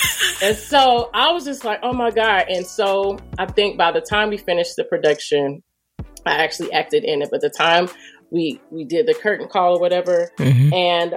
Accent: North Carolina, United States; also born or lived in Virginia; when we used to live in, Virginia, because I'm from North Carolina, but we used to live in Virginia

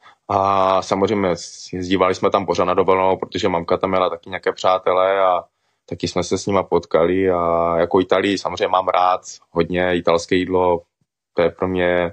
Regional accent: Hlučín, Moravian-Silesian Region, Czechia; also born or lived in Italy; já vlastně od 4 let žiju v České republice a cítím se jako Čech

